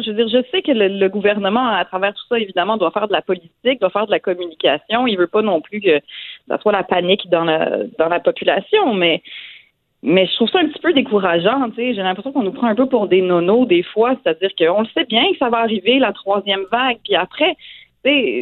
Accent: Montreal, Quebec, Canada; Je suis aussi fâchée que vous en tant que Montréalaise.

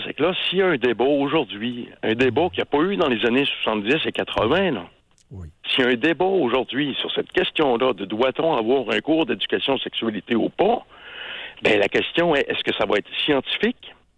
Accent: Quebec City, Quebec, Canada; born there; Bon, j'ai 43 ans. Je suis né à Québec en 1976.

